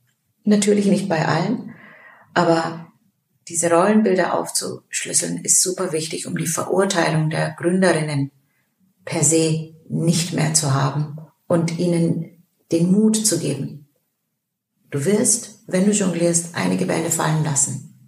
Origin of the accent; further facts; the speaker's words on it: Turkey; ich bin Türkin